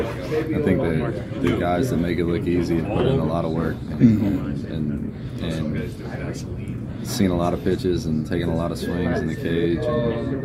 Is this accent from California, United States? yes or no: no; Albuquerque, New Mexico, United States; moved away as an adult; Well, I grew up in Albuquerque, New Mexico. Played baseball there until I till 18, and then I went to Louisiana State University for 3 years.